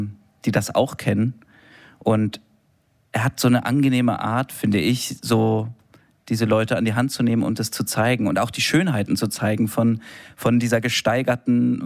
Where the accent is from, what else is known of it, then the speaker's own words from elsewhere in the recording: Munich, Bavaria, Germany; Ich bin in München vor allem groß geworden.